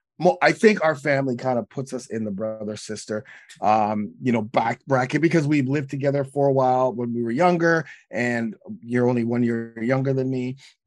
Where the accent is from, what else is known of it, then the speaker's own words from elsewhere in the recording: Canada; And although we're Canadian